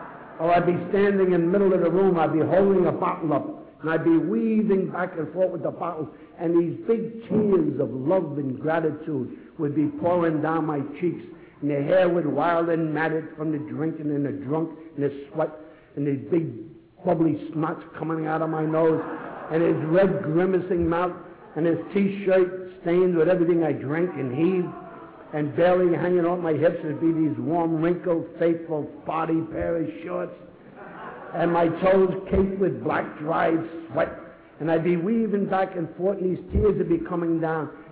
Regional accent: New York, United States; I was born and raised in Yorkville.

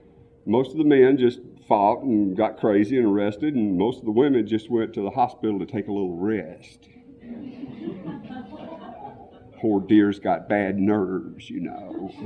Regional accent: Atlanta, Georgia, United States; I was born in Atlanta in 1953, and in Atlanta, I grew up all around here. My family comes from the Blue Ridge Mountains, where we brewed moonshine for generations.

